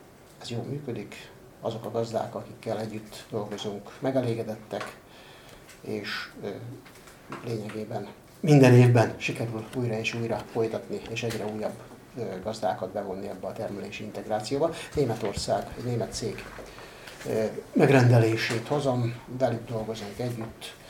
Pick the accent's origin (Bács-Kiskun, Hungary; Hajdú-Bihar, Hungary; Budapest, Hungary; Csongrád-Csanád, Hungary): Csongrád-Csanád, Hungary; Balástya; Parasz gyerekként születtem Tanyán, nőttem föl Csongrád megyében, Balástján, most is ott élek, ott él a családom.